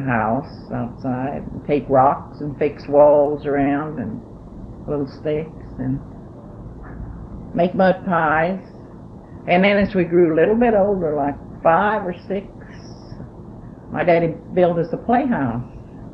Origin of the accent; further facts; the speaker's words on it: La Crosse, Texas, United States; born there; I was born in La Crosse, Texas.